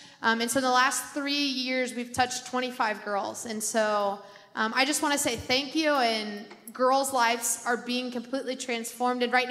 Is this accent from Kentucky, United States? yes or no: yes; Kentucky, United States; I grew up in Kentucky. My family, I went to church my whole life, so I'm a product of a church.